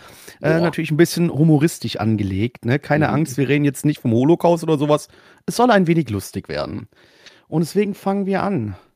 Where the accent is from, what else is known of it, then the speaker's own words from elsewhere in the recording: South, Germany; Ich komme aus dem Süden, da ist Hochdeutsch nicht wirklich vorhanden.